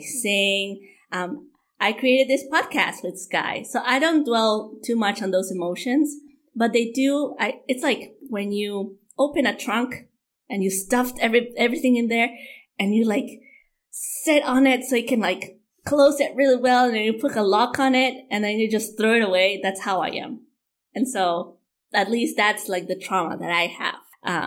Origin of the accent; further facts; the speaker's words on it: Honduras; I'm from Honduras and my mom married my dad at a very early age, at 16.